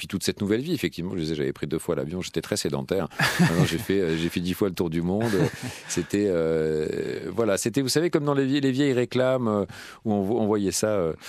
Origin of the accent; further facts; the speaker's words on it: Paris, Île-de-France, France; now in Belgium; quand on vient de Paris, ça fait un bien fou